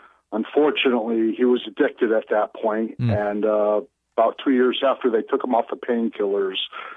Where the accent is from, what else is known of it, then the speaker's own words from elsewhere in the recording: Connecticut, United States; now in Michigan, United States; I'm from Connecticut, but I'm living in Michigan now.